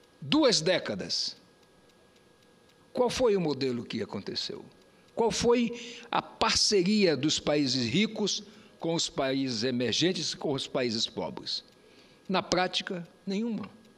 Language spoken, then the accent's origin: Portuguese; Roraima, Brazil; Eu sou de uma região, da Amazônia, o estado de Roraima, que é, inclusive, um estado atípico